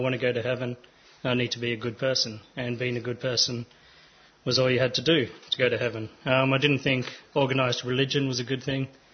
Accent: Canberra, Australian Capital Territory, Australia; also born or lived in Sydney; I grew up in Canberra. And after university, I moved up to Sydney, started work

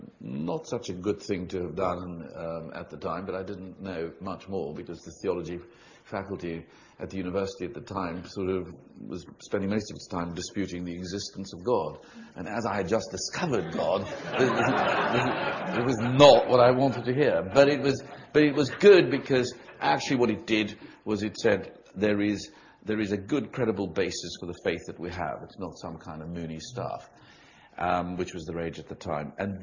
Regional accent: South Africa; I grew up in South Africa in the dark days.

